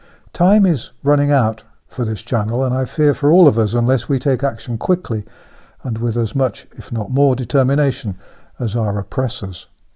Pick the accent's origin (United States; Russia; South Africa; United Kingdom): United Kingdom; England; but I'm English and a member of the MCC, and it's not in my nature to be bullied